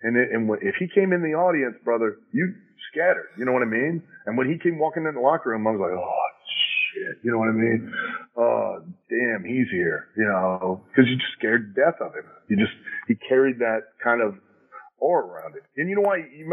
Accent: Lima, Ohio, United States; Yeah, I grew up in Lyman

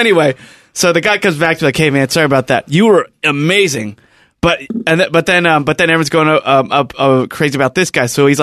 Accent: Long Beach, California, United States; D Piazza's in Long Beach, my hometown venue.

